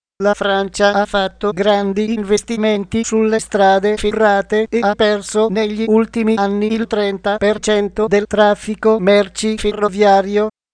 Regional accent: Piedmont, Italy; Come piemontese credo che la Torino-Lione sia una priorità

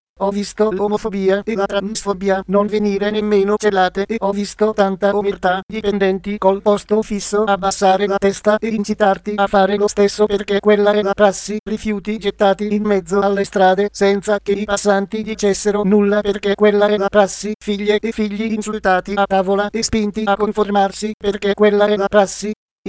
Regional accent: Catania, Sicily, Italy; now in Ireland; Ho un dottorato in ingegneria informatica conseguito nel 2012 a Catania, mia città natale.

